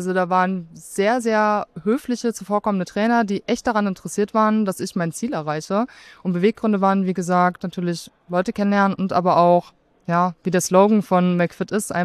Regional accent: Münster, North Rhine-Westphalia, Germany; Bin ursprünglich aus Münster

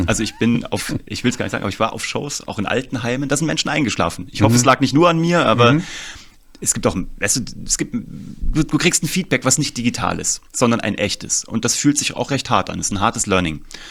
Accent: Kassel, Hesse, Germany; ich komme aus Kassel eigentlich.

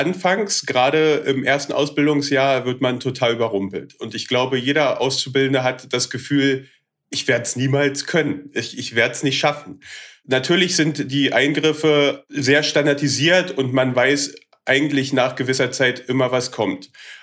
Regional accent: Genthin, Saxony-Anhalt, Germany; gerade 28 Jahre alt geworden, komme ursprünglich aus einer, ich nenne es mal, Kleinstadt namens Gentin, bin dort aufgewachsen und lebe derzeit in der Nähe von Magdeburg.

